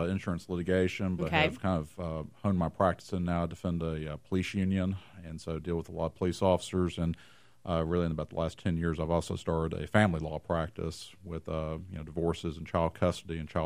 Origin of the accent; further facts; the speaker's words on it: Chattanooga, Tennessee, United States; I'm from Chattanooga. I moved around a lot, but ended up back here, and my wife's an attorney as well. So Chattanooga's home for us.